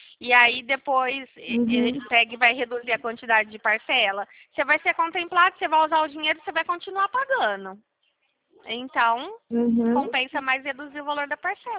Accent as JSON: {"language": "Portuguese", "town": "Ribeirão Preto", "region": "São Paulo", "country": "Brazil"}